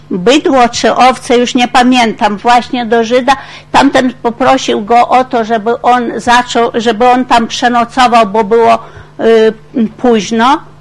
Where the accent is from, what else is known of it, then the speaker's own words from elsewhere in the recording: Dubicze Cerkiewne, Podlaskie Voivodeship, Poland; also born or lived in Jagodniki; Urodziłam się w Jagodnikach, kiedy miałam 9 miesięcy. Po śmierci mojej matki zabrała mnie ciocia i wychowywałam się w Dubiczach Cerkiewnych, więc to na pewno są te tereny i rodzina prawosławna.